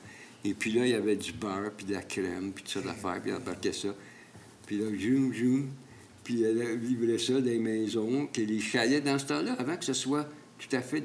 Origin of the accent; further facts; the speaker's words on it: Montreal, Quebec, Canada; Non, moi, je suis de Montréal.